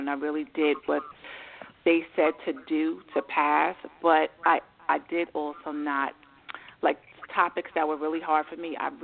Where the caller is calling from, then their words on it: New York, United States; I'm calling from New York.